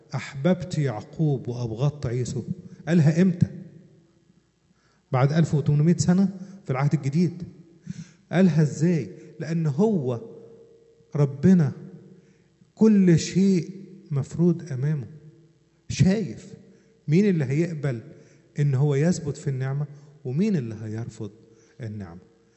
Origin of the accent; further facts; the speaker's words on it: Upper Egypt, Egypt; عندنا في الصعيد في ناس ما تعرفش تقول الشين بدل ما اقول لك شمس يقول لك سمس ولا الجيم يقولوها جيم او ديم